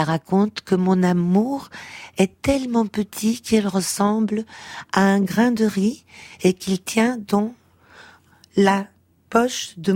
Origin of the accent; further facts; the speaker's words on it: Portugal; À mon enfance, au Portugal, à ma mère.